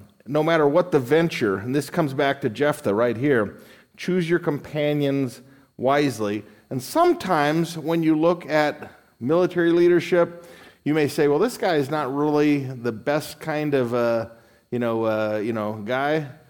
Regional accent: Las Vegas, Nevada, United States; born there; Now, you know, I was born in Nevada, Las Vegas

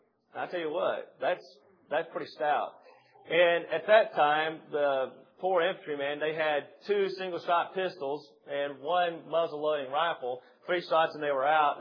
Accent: Crosbyton, Texas, United States; Most of y'all know I grew up in Crosbyton. Those of you who've been there know that it's up on the high plains.

